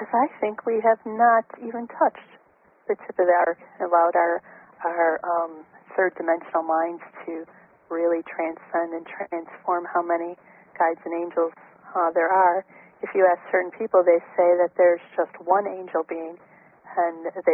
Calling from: Rhode Island, United States; I'm calling from Rhode Island.

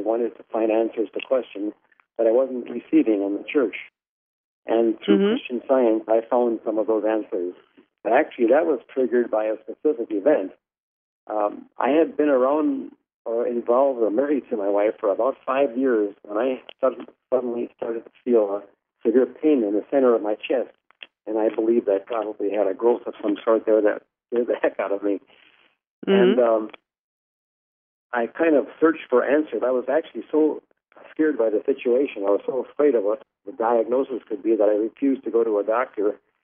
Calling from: Delray Beach, Florida, United States; Actually, in Florida, Delray Beach, Florida.

